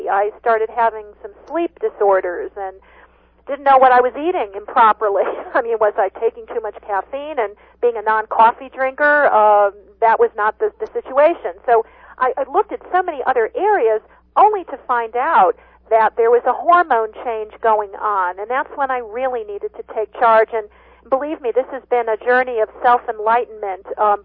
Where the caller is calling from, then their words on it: Bozeman, Montana, United States; We're speaking from Bozeman, Montana